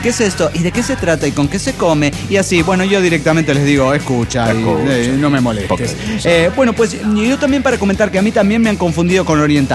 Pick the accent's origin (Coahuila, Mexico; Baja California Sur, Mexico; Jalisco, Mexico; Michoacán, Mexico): Jalisco, Mexico; Guadalajara; now in El Salto, Mexico; soy tapatío, cabrones, y soy de Guadalajara, pero vivo en un municipio cerca de ahí llamado El Salto, Jalisco, que como ya expliqué, está muy contaminado. Sí, y pues trabajo en Zapopan, que me queda del otro lado de la zona metropolitana de Guadalajara.